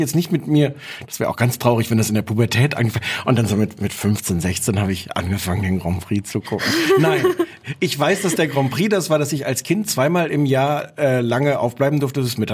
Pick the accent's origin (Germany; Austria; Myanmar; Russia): Germany; Osnabrück, Lower Saxony; weil ich komme aus Osnabrück, da hört man dann den NDR